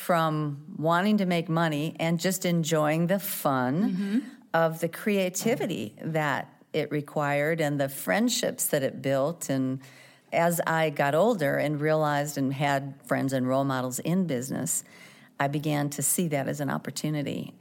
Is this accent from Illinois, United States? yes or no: yes; Chicago, Illinois, United States; also born or lived in Milwaukee; I grew up in Chicago and Milwaukee in the 60s and 70s. My father was the minister of a small church. My mother was a first grade teacher and a pastor's wife.